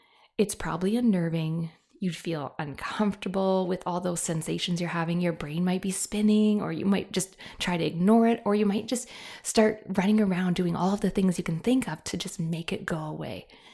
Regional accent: Canada; I am a Canadian and I am a mom of three, as well as a counselor.

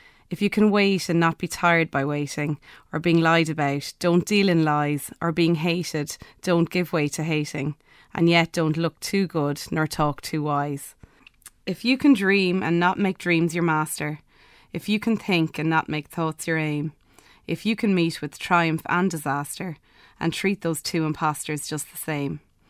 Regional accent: Tullamore, Leinster, Ireland; And I'm from Tullamore in Offaly. We're more a football town, I suppose.

